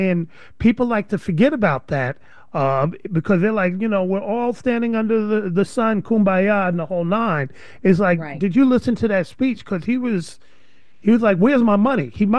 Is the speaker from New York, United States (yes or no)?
yes; Soundview, New York, United States; this dude came from the projects, came from Marcy. I'm from Soundview. Maybe I can make it.